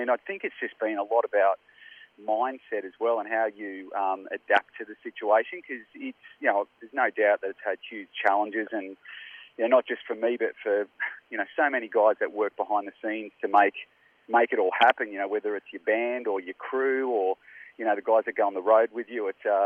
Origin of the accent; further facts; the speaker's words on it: Tasmania, Australia; growing up in Tassie, growing up in a small place